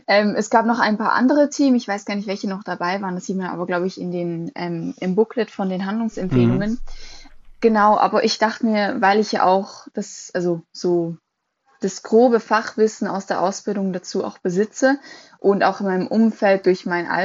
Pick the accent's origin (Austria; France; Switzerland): Switzerland; Ich bin 18 Jahre alt. Ich bin Schweizerin, also ich bin hier aufgewachsen und geboren.